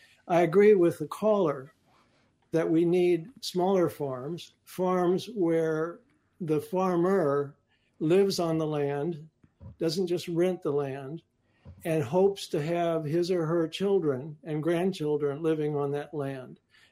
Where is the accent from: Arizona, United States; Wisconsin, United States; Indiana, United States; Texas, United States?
Indiana, United States; The same thing is happening in my home state of Indiana and elsewhere.